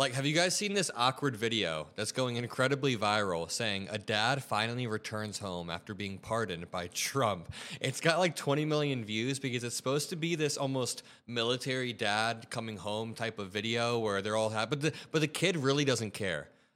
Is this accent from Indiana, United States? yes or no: yes; Indiana, United States; got a crazy story coming out of my home state of Indiana